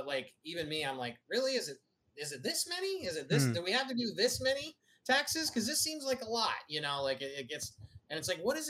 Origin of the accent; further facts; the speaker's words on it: Colorado, United States; I'm from Colorado, and there's a town called Greeley, which is outside of Denver